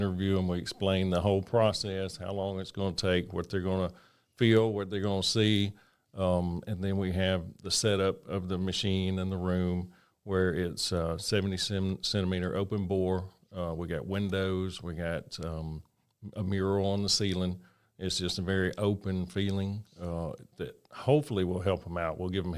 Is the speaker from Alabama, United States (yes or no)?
yes; Montgomery, Alabama, United States; I am from Montgomery, Alabama, is the easiest way to say it. Elmore County, Montgomery, graduated from Lanier.